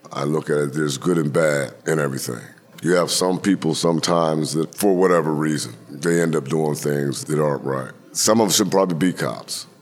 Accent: United States; I grew up in the Point Breeze area.

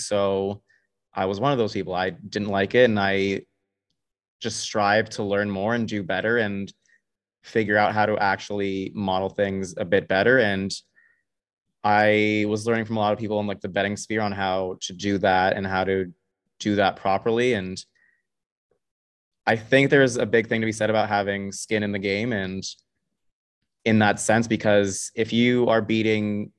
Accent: Toronto, Ontario, Canada; And I am from Toronto, so I'm a Leafs fan.

